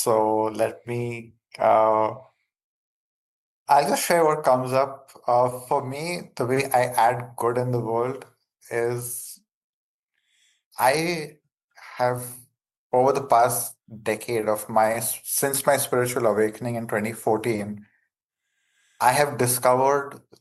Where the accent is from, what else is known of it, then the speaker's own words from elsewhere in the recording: India; accent: Indian; English is a second language; now in Brazil; So I love the fact that I'm an Indian guy, which people might have figured out by my accent. I'm an Indian guy living in the Brazilian jungle doing a talk show on LA radio.